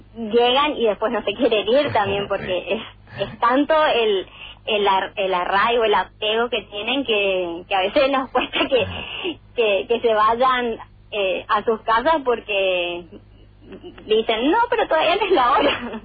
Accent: Jardín América, Misiones, Argentina; yo soy de Jardín América.

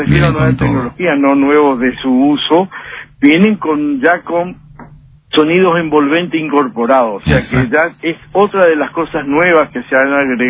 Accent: Argentina; Esperemos que Argentina siga hasta lo último, como argentino y como comerciante, también, por supuesto.

